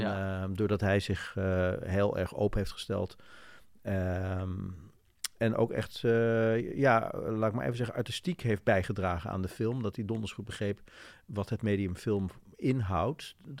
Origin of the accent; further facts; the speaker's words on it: Oegstgeest, South Holland, Netherlands; also born or lived in Amsterdam; Nou, ik ben in Amsterdam geboren en na een week, toen ik een week bestond, zijn mijn toenmalige ouders, die waren toen nog samen, bedoel ik eigenlijk, naar Oegstgeest verhuisd.